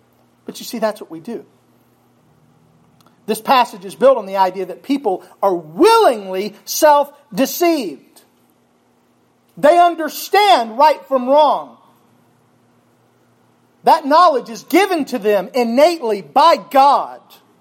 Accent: the South, United States; I'm from the South, and I love sweet tea.

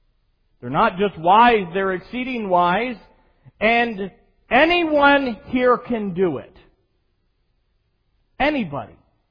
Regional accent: Amish country, United States; I grew up in Amish country

